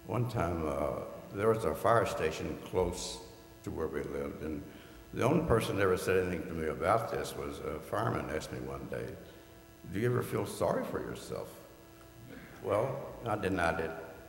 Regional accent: Knoxville, Tennessee, United States; I grew up in East Tennessee, Knoxville, Tennessee.

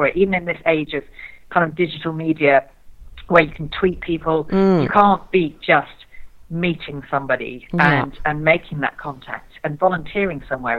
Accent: East Midlands, United Kingdom; So I'm from Lincolnshire, which is in the kind of middle of England

